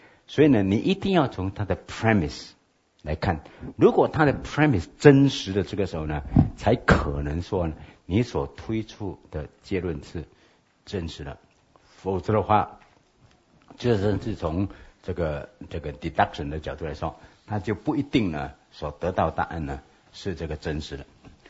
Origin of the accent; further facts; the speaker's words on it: Malaysia; 因为我们是英国的殖民地，所以早期是用英文作为它的这个教育体系的一个重要的语言。